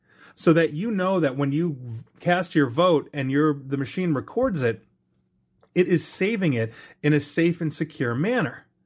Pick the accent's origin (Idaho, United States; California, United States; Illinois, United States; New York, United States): Illinois, United States; at least here in my home state of Illinois